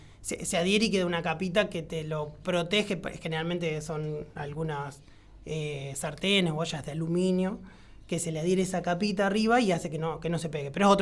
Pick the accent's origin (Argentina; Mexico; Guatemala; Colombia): Argentina; Arenaza, Buenos Aires; Yo soy de Partido de Lincoln, Arenaza, Partido de Lincoln, y bueno, la UNOVA me daba la posibilidad de estudiar cerca de mi casa, de poder seguir con trabajos que tenía en Arenaza